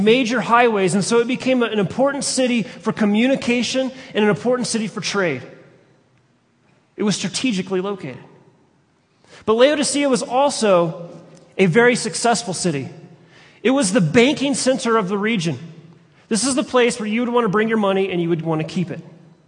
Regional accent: Dallas, Texas, United States; born there; also born or lived in Colorado; I'm not technically a native of Colorado, just to clarify that. I was born in Dallas. But I've lived most of my life in Colorado.

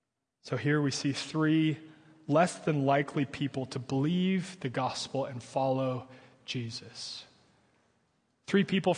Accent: Midwest, United States; maybe because we're from the Midwest

